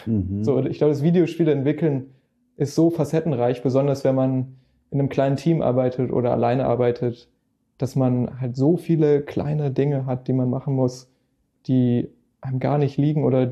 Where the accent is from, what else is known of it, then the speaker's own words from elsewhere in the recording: Hamburg, Germany; Ich komme aus Eimsbüttel, ja, hier in Hamburg.